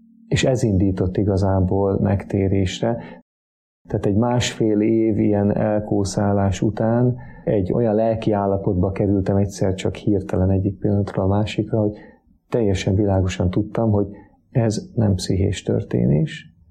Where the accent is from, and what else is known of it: Salgótarján, Nógrád, Hungary; born there